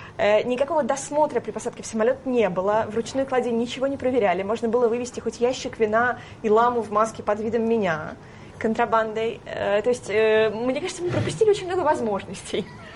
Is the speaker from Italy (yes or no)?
no; Belarus; Ну, я сама из Беларуси. Я родилась там, прожила практически всю жизнь.